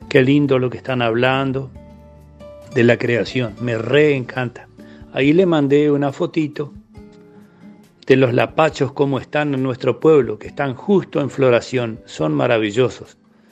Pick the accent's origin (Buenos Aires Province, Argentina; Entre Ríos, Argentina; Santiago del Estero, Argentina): Entre Ríos, Argentina; Chajarí; de Chajarí, Entre Ríos